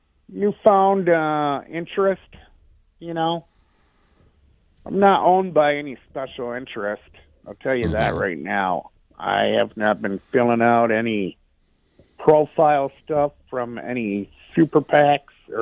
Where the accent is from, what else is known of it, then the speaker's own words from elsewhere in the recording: United States; I'm an American. I'd support my district, and I'd get out with the voters.